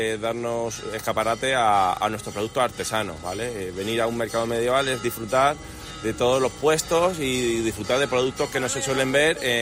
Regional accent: Cuenca, Castilla-La Mancha, Spain; venimos de Cuenca.

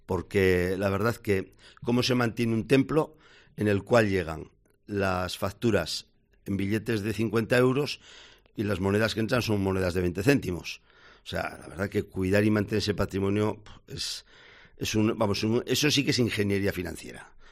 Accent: Falces, Navarre, Spain; Yo soy de la Ribera, soy de Falces, estoy enamorado de mi pueblo

